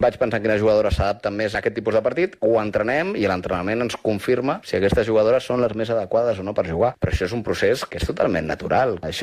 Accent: Barcelona, Catalonia, Spain; soc de Barcelona, llavors jugar un clàssic així per mi és algo super, super, super especial.

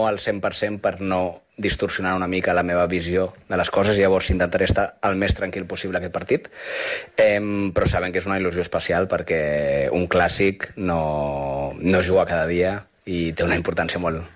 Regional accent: Barcelona, Catalonia, Spain; soc de Barcelona, llavors jugar un clàssic així per mi és algo super, super, super especial.

